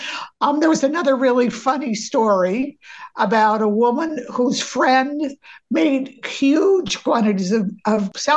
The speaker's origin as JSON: {"language": "English", "region": "Maine", "country": "United States", "tie": "born or raised there", "said": "my mom, we grew up in Maine, and every Saturday we had baked beans"}